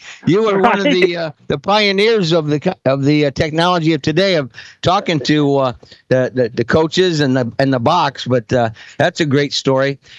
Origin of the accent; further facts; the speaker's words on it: Des Moines, Iowa, United States; I'm from Des Moines, Iowa